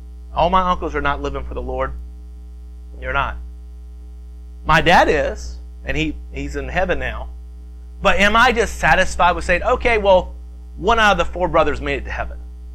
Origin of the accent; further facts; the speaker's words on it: the South, United States; I'm from the South. We love to shout.